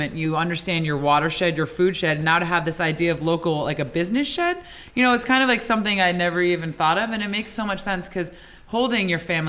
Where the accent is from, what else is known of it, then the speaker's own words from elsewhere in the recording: Connecticut, United States; I mean, I grew up in Connecticut, right, where so many fathers left at the crack of dawn